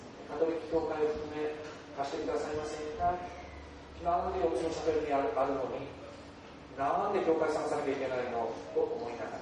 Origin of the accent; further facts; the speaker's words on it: Fukushima, Japan; 私は避難民だって言わないって、福島から来たとも言わないって、誰も理解してくれないし